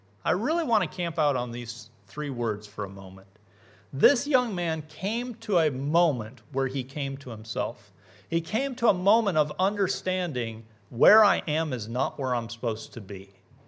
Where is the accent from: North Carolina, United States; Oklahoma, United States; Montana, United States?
Montana, United States; I'm from Montana, which is a large state in the northern central part of the United States on the Canadian border.